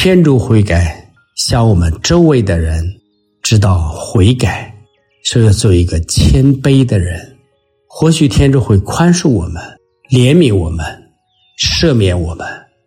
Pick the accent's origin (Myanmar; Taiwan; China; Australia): China; 我们中国人也讲，就是你的阴德会庇护后代子孙，那你的恶也会伤及后代子孙